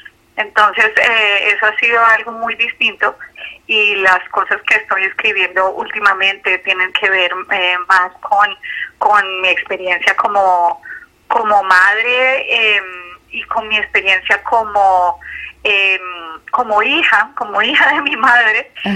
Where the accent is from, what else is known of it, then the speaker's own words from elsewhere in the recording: Huila, Colombia; also born or lived in Bogotá, Colombia; Yo nací en Bogotá, pero me crié en el Huila, que es una región de así como de tierra caliente.